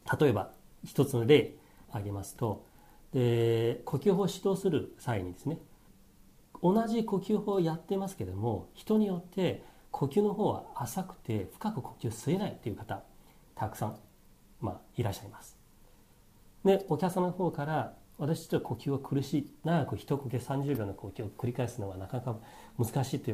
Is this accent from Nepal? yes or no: no; China; Japanese is a second language; now in Japan; 私、まあ、出身なんですけども、中国大陸の方なんですね。で今から二十数年前来日しまして、当然日本語ってはオリジナルではないです。